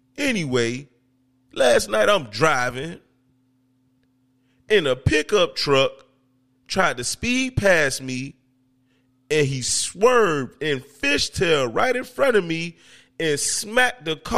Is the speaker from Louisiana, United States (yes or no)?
no; Miami Gardens, Florida, United States; now in Pembroke Pines, United States; you know I'm a podcaster from Miami Gardens, Florida. You know what I'm saying? I'm based off in Pembroke Pines.